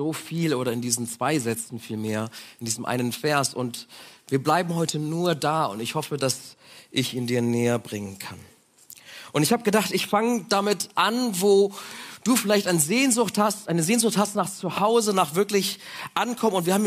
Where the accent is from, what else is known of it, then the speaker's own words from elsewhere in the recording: Bremen, Germany; Ich bin behütet aufgewachsen in Bremen-Habenhausen, da ist die Welt noch in Ordnung.